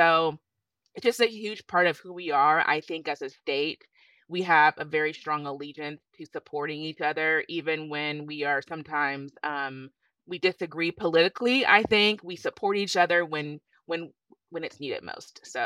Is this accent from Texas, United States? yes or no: yes; Texas, United States; But one thing that I really love about being a Texan is that we have a strong sense of loyalty to our state and to the people that live here. It's part of who we are as Texans